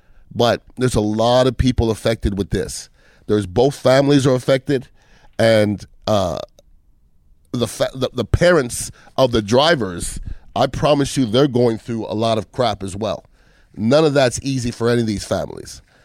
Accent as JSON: {"language": "English", "town": "Montreal", "region": "Quebec", "country": "Canada", "tie": "born or raised there", "said": "I grew up in Montreal, Canada"}